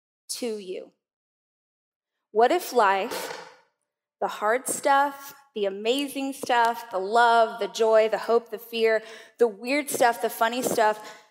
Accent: Weedpatch, California, United States; I grew up in Weed Patch.

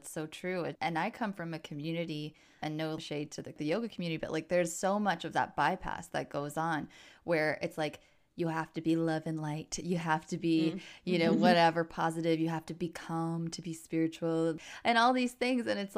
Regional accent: New York, United States; It's East Coast. That's what it is. I'm from New York too.

